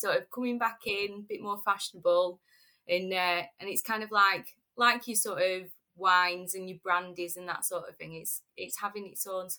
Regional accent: Scotland, United Kingdom; I grew up in Scotland.

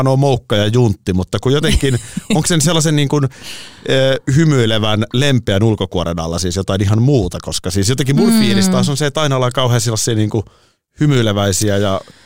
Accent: Nurmijärvi, Uusimaa, Finland; Kato, mä oon Nurmijärveltä ja mä oon vielä tohon aikaan asunut siellä.

